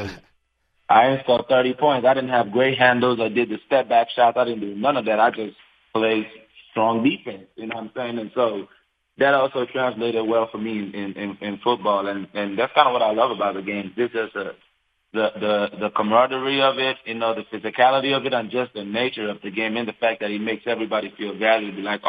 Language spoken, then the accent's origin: English; Nigeria; I'm from Nigeria.